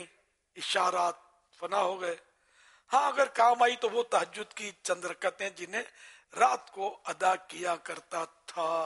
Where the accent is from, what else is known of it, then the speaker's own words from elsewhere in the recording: Karachi, Sindh, Pakistan; born there; میں کراچی میں پیدا ہوا ہوں, میں نے کہا میں تو ساری دنیا کا ہوں نا, خالی کراچی کا تو نہیں ہوں نا.